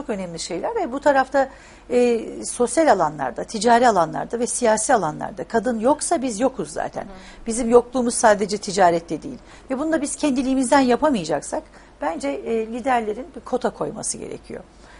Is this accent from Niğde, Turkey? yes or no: yes; Niğde, Turkey; Benim memleketimde geldiğim yer, ben Niğdeliyim.